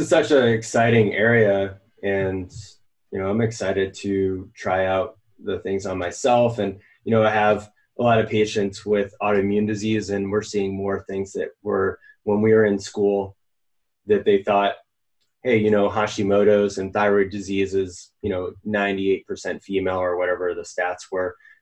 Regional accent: New England, United States; And then where I grew up in Northern New England, there's a lot of Lyme disease and Lyme co-infection.

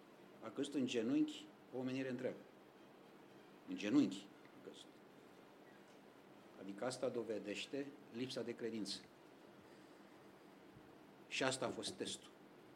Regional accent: Romania; Pentru că sunt român de-ai tăi.

